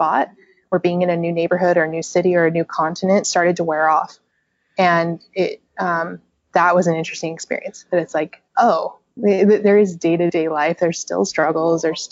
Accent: Utah, United States; Like I'm from Utah, right?

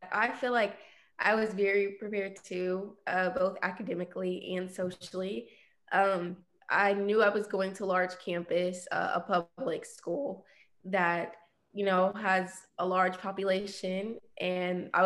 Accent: Little Elm, Texas, United States; And so I think that growing up in Little Elm, I was very prepared academically, you know, time management, organizing.

